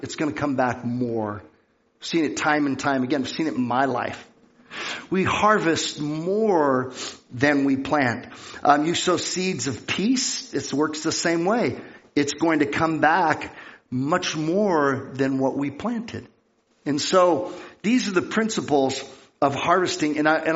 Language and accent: English; California, United States; And so I grew up in California